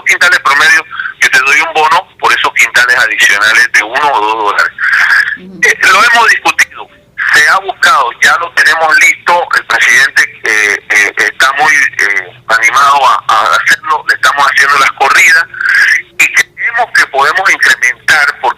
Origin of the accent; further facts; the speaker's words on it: Panama; Al final todos somos panameños, todos apuntamos hacia un mismo norte